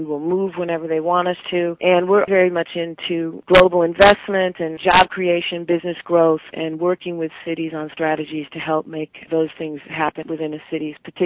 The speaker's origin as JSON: {"language": "English", "town": "Minneapolis", "region": "Minnesota", "country": "United States", "said": "Yes, I'm from Minneapolis, yes."}